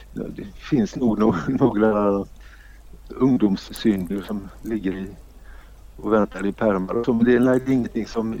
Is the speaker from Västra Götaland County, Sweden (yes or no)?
yes; Gothenburg, Västra Götaland County, Sweden; Jag kommer från Göteborg ursprungligen och sen har jag jobbat som lärare i Alingsås.